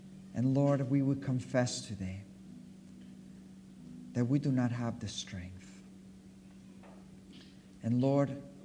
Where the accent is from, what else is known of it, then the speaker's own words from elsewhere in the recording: United States; We grew up together in America.